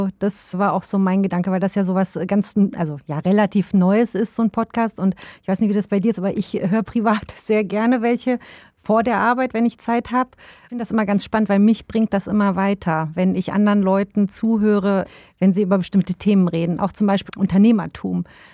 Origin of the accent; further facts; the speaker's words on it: Krefeld, North Rhine-Westphalia, Germany; ich bin 40 Jahre alt. Bin auch gebürtige Krefelderin und vor 50 Jahren, also ist mein Vater nach Deutschland gekommen aus dem ehemaligen Jugoslawien als Gastarbeiter. Und wir Kinder sind bis auf meinen Bruder hier geboren